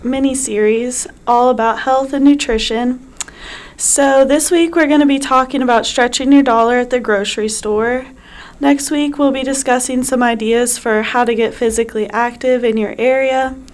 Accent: Cincinnati, Ohio, United States; I'm from Cincinnati.

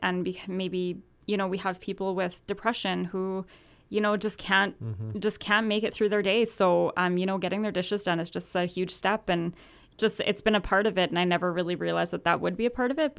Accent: Donnelly, Alberta, Canada; now in Peace River, Canada; Yeah, I grew up in the Donnelly area and have been living in Peace River since 2013, and it's definitely my home.

